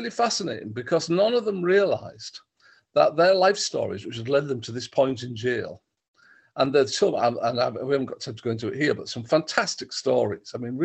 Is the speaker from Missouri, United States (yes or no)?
no; Stockton, California, United States; I went into a jail in Stockton, where I grew up. I grew up in Stockton, not in the jail.